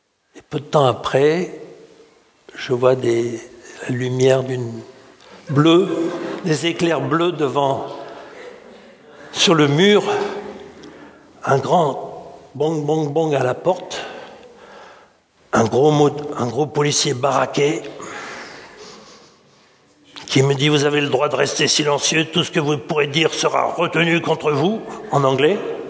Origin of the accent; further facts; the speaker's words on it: France; accent: French; Je ne sais pas si elle était sensible au charme de mon accent français...